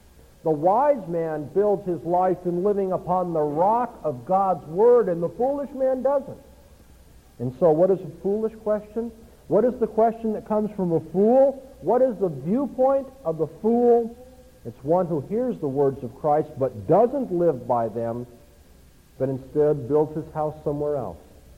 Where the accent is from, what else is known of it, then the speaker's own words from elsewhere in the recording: California, United States; Now, I'm from Southern California